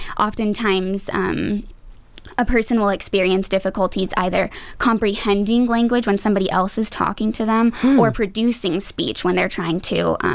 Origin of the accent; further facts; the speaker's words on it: New Mexico, United States; Yes, I am from New Mexico.